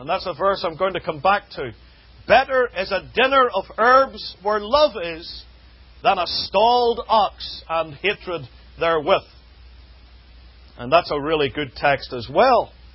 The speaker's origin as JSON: {"language": "English", "country": "United Kingdom", "said": "I come from the United Kingdom. It's very hard for me to disguise that when I open my mouth."}